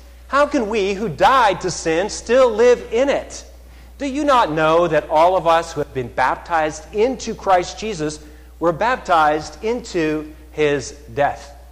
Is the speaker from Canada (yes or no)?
yes; Red Deer, Alberta, Canada; You all know that I grew up in Red Deer, Alberta, Canada, out in the prairies. So when I was a kid, I used to like to go out hiking. Our house was right at the edge of town.